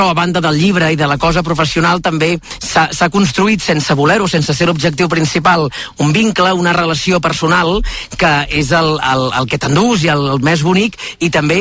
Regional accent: Catalonia, Spain; jo soc del Berguedà

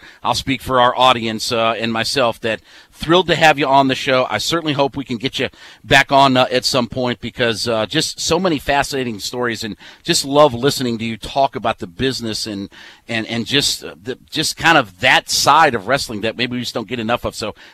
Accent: Canton, Ohio, United States; I grew up in Canton, Ohio. I went to a lot of Hall of Fame ceremonies and different things like that.

